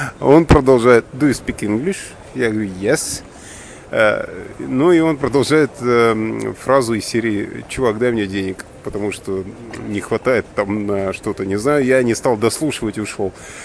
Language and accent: Russian; Latvia; moved away; я приветствую вас из Латвии. Я, черт возьми, приехал на родину. Давненько не был.